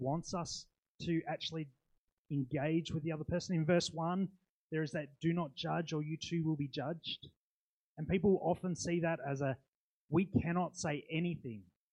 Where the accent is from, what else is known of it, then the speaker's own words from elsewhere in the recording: United States; So obviously, being American, we called him Bald Eagle.